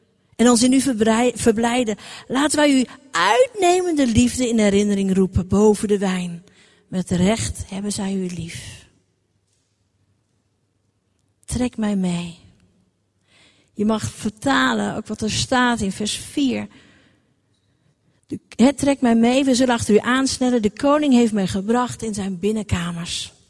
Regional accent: Gelderland, Netherlands; Bij ons in de Achterhoek zeggen we, om elkaar te zegenen, zeggen we wel eens gewoon: goed gewoon.

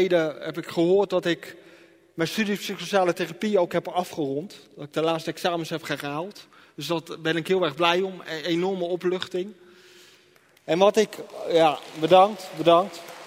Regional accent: Rotterdam, North Brabant, Netherlands; also born or lived in Roosendaal; now in Etten-Leur, Netherlands; Ik woon in Etten-Leur. Ik ben opgegroeid in Roosendaal. Ik ben geboren in Roosendaal, opgegroeid in Rotterdam en ik woon nu in Etten-Leur.

